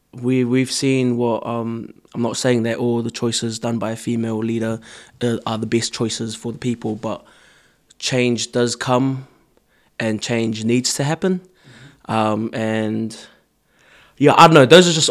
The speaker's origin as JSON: {"language": "English", "country": "New Zealand", "tie": "born or raised there", "also_born_or_lived": "Samoa", "said": "I was born in Samoa, but I moved there when I was four. So pretty much my whole life was pretty much in New Zealand, really."}